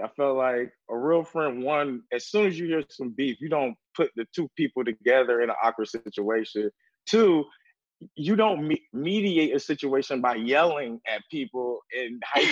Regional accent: Miami, Florida, United States; I'm from the South, I'm from Miami.

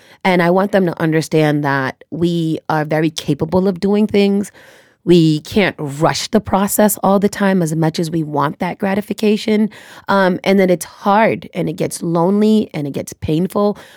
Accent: United States; I am the product of a father from Trinidad, a mother from Honduras. I was born and raised here in America. So I cover quite a couple of landscapes, Afro-Caribbean, Caribbean, African American, Black.

